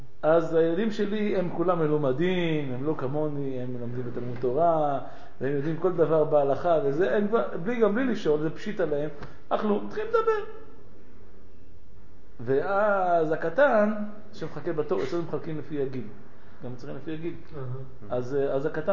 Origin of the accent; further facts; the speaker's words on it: Morocco; אנחנו נקראים מרוקאי.